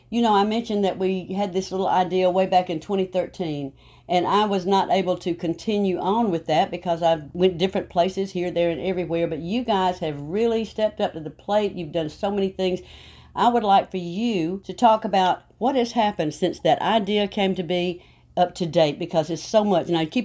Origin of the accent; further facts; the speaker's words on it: Montgomery, Alabama, United States; I have a very good friend on the phone with me today from my hometown, Montgomery, Alabama.